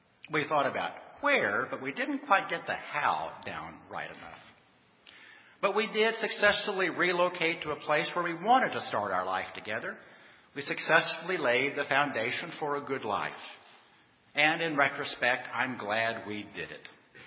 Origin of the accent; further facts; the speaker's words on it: Lubbock, Texas, United States; This was, of course, was back in Texas. We were in the panhandle of Texas in my hometown of Lubbock and wanted to relocate to Dallas, which is way across the other side of that state, about 350 miles.